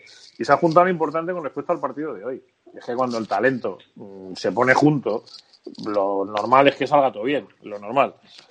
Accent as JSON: {"language": "Spanish", "town": "Almería", "region": "Andalusia", "country": "Spain", "tie": "born or raised there", "said": "O sea, yo criado en Almería, en los cines de mi tierra, como digo yo"}